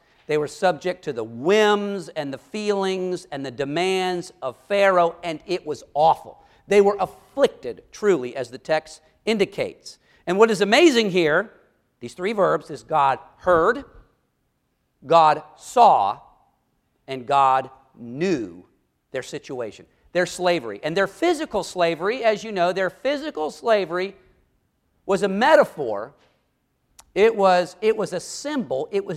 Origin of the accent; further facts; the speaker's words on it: the South, United States; One of which, I'm from the South, was to protect the institution of slavery.